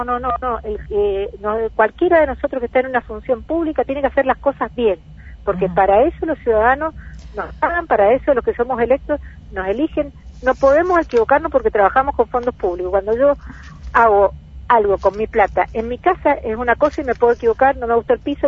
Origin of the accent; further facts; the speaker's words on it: Argentina; Creo que lo que debemos aprender los argentinos de esto